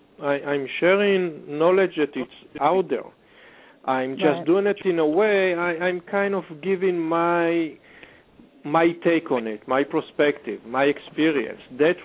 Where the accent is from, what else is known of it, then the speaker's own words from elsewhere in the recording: Israel; now in Los Angeles, United States; I grew up in a society, I grew up secular in Israel on a kibbutz, and then I had to come all the way to Los Angeles to become a believer.